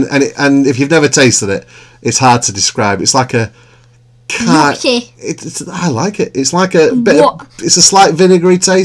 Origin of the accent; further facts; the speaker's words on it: England, United Kingdom; I was from England, and that when I said chips, I meant like fries